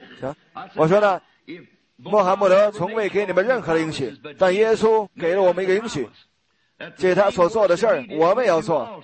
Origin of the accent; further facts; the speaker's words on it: United States; 我说，我是美国人。